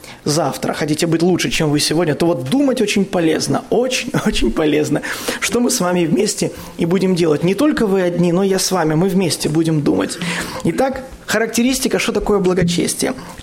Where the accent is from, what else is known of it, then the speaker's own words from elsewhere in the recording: Belarus; то, откуда я, с Беларуси, у нас так это 300 километров, это уже полстраны проехал.